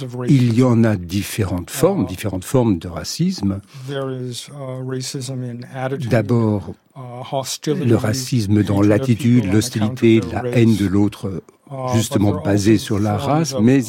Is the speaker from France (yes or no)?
no; United States; French is a second language; Je dois souligner qu'en tant qu'Américain, je suis quand même assez impressionné